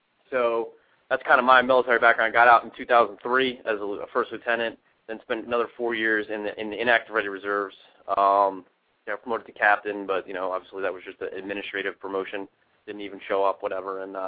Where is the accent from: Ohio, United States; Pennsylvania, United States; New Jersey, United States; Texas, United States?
New Jersey, United States; because I grew up in the New Jersey area and kind of was New Jersey, New York-centric growing up.